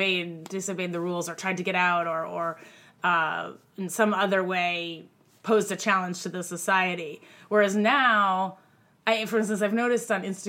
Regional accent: Groton, Massachusetts, United States; I grew up in Groton, Mass, where the boarding school is.

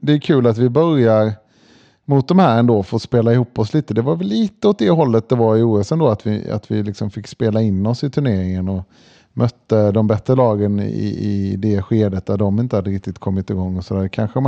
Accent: Tylösand, Halland County, Sweden; stranden hemma i Tylösand är ju mycket, mycket bättre än det där

